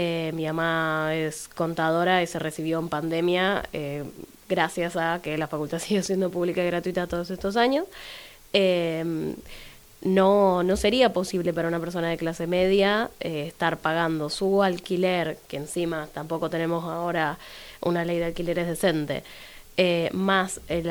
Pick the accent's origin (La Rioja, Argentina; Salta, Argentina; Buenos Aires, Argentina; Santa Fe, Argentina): Santa Fe, Argentina; Rosario; Soy rosarina